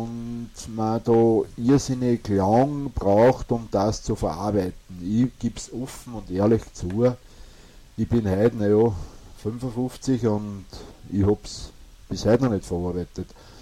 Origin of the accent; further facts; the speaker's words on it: Upper Austria, Austria; ich komme ja aus Oberösterreich, ich sage es immer wieder, ich bin ein Gescherder